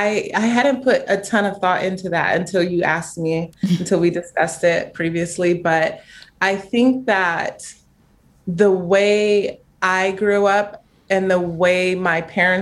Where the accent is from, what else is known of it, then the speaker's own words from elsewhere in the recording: Chino Hills, California, United States; I'm from Chino Hills, so